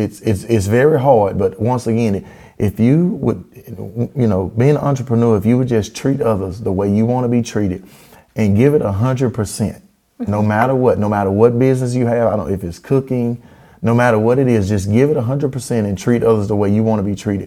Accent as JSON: {"language": "English", "town": "West Monroe", "region": "Louisiana", "country": "United States", "tie": "born or raised there", "said": "from talking to some more public officials in the city I was raised in here in West Monroe"}